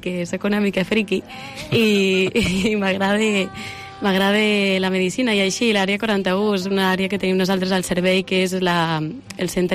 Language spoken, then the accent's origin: Catalan; Torres de Segre, Catalonia, Spain; Doncs jo sóc de Torres de Segre, que és un poblet que està per aquí a prop de Lleida.